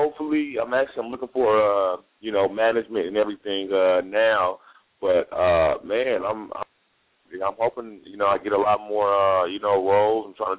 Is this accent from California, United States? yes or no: yes; Lynwood, California, United States; I'm from California, you know, Linwood, East Side, man.